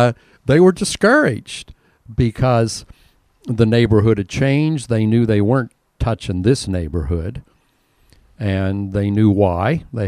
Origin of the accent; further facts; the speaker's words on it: Butler, United States; I had zero cross-cultural experience, because I grew up in Butler where everybody looked like me.